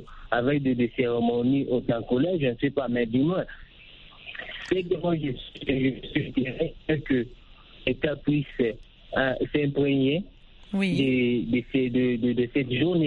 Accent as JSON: {"language": "French", "country": "DR Congo", "said": "nous sommes Congolais, nous sommes de la RDC"}